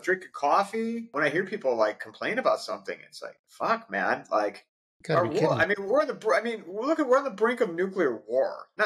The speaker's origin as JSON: {"language": "English", "town": "Cleveland", "region": "Ohio", "country": "United States", "said": "And then I'm from Cleveland. There's a James Beard chef in Cleveland that I grew up with too."}